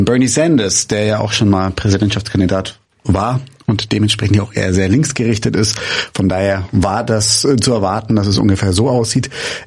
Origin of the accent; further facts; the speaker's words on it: Germany; Ich finde es mal sehr wichtig, als Deutscher auch mal zu sagen, okay, man kann sich empathisch reinfühlen